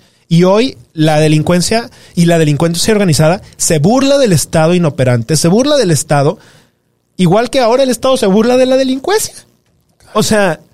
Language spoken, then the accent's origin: Spanish; Guanajuato, Mexico; Tú y yo somos de Guanajuato